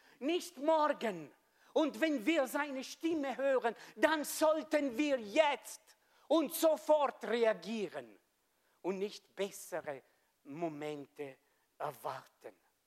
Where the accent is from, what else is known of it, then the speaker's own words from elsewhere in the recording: Switzerland; Wir als Schweizer, wir sind so brav, gell?